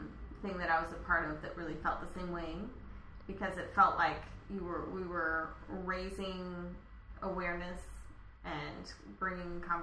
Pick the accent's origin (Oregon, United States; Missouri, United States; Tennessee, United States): Missouri, United States; also born or lived in Illinois; No, I grew up in Missouri, and then I went to school in Illinois.